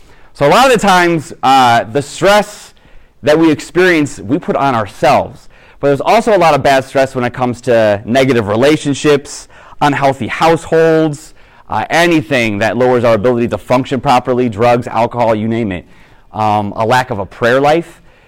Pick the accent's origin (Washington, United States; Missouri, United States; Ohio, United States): Ohio, United States; Garfield Heights; So I grew up in Garfield Heights, not too far from here, and I went to Catholic grade school, high school.